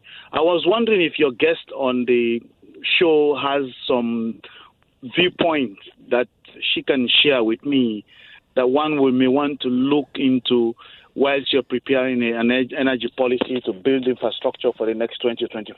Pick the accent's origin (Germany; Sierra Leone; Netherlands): Sierra Leone; now in United States; I'm from West Africa, Sierra Leone, yet a virgin land in terms of building the infrastructures of energy.